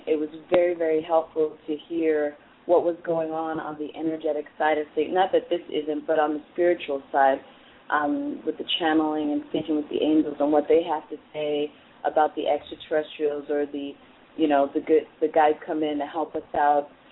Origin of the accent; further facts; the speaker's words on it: Hollywood, California, United States; I'm from Hollywood, California.